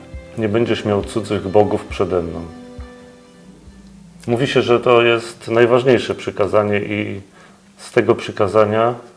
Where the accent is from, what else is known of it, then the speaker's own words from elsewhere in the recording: Ostrów Wielkopolski, Greater Poland Voivodeship, Poland; jesteśmy z Ostrowa Wielkopolskiego.